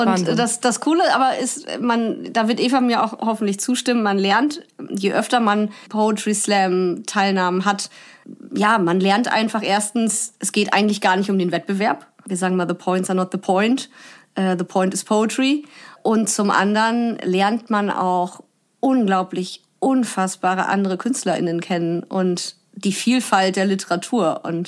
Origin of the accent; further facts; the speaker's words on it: Lower Saxony, Germany; born there; Ich komme gebürtig aus Ostfriesland.